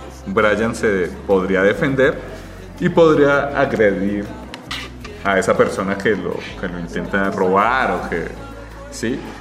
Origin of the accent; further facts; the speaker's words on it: Colombia; nosotros que como colombianos que vivimos lamentablemente un largo periodo de guerra